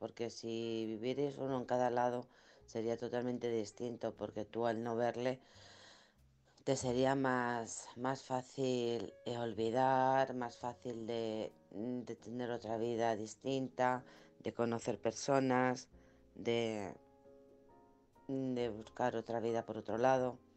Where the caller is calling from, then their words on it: Alcorcón, Community of Madrid, Spain; de Alcorcón.